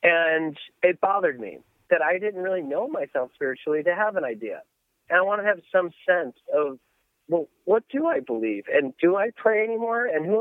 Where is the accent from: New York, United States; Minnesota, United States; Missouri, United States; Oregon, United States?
New York, United States; Buffalo; I had that background as a kid growing up in Buffalo, New York